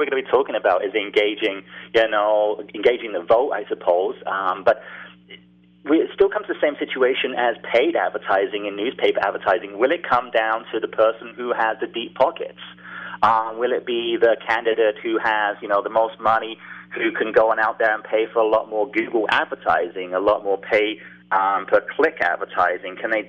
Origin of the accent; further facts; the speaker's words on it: United Kingdom; I'm British, and that's why I speak funny, and nobody can probably understand me on the radio.